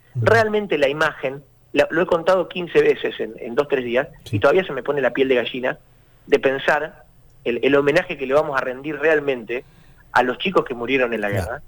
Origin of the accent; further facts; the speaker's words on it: Buenos Aires, Argentina; now in Ushuaia, Argentina; yo vengo de Capital.